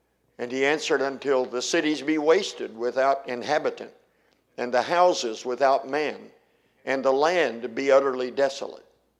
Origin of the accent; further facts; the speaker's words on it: Perry, United States; And so my dad took his wheat crop check into the exchange bank in my hometown of Perry, town of 5,000 people. Everybody knew everybody.